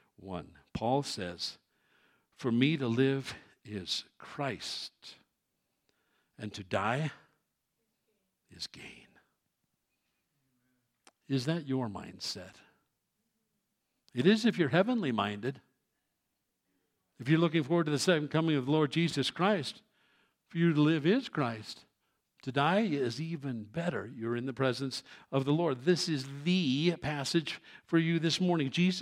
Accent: New York City, New York, United States; I was born and raised in New York City.

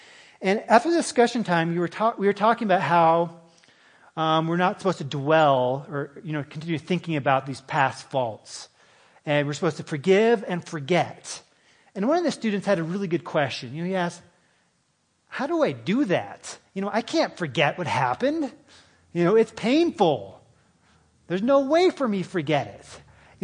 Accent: United States; I grew up in the Navajo Reservation. My parents are missionaries there.

